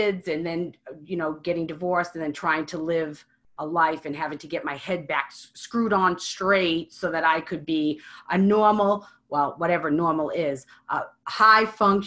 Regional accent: Medford, Massachusetts, United States; As you said, I am from Medford, Massachusetts.

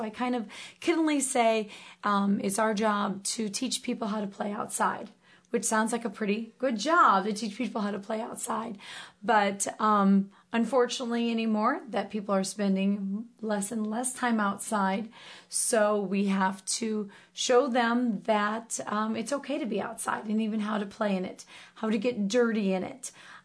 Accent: Iowa, United States; I'm originally from Eastern Iowa, and I grew up loving animals.

